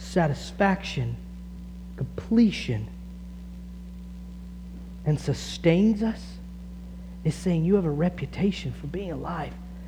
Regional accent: Texas, United States; Like, I grew up in Texas where there wasn't a lot of wind

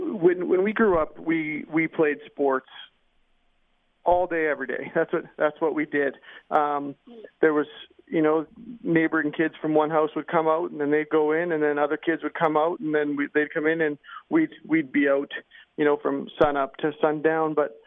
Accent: Regina, Saskatchewan, Canada; You know, I mean, growing up in Regina, I think, you know, a lot of the guys that are John's teammates now would have grown up with dreams to play for the University of Southern California or Michigan or Notre Dame

